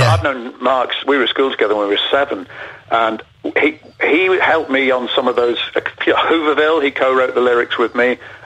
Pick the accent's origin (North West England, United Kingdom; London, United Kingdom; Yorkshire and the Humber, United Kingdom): Yorkshire and the Humber, United Kingdom; now in Anglesey, United Kingdom; And we're all from Yorkshire originally, so